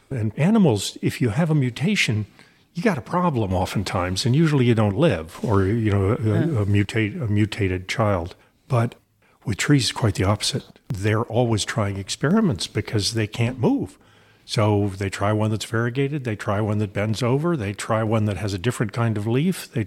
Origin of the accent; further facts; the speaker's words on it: California, United States; I grew up in California and we had a lot of oaks and there were oaks in my backyard and there were oaks everywhere I went walking and I loved them. And then I came east